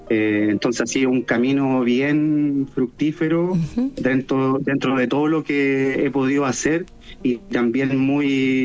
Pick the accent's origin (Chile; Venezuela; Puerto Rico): Chile; Tomé, Biobío; also born or lived in Santiago; Yo nací en Santiago, pero crecí acá en Tomé toda mi infancia.